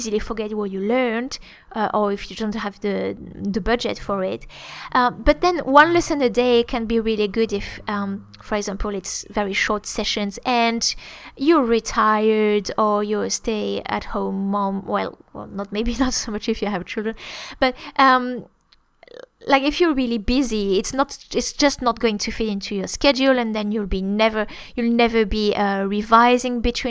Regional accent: France; I always send a monthly recording in French with a little story about me or about growing up in France.

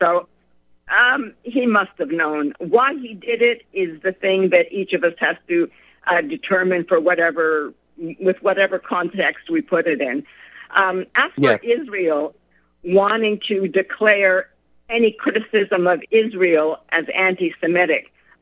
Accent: Montreal, Quebec, Canada; I grew up in Montreal, where the city was controlled by the English and the Jews.

